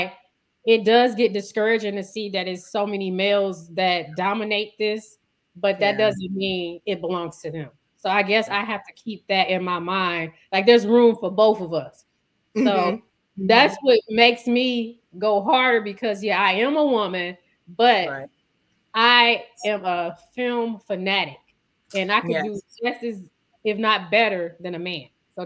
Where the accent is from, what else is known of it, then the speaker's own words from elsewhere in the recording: Detroit, Michigan, United States; I am a writer, director, producer out of Detroit. I'm from the East Side.